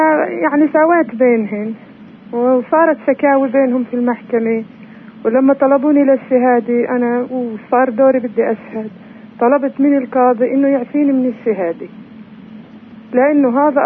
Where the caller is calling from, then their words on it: Nablus, West Bank, Palestine; منطقة نابلس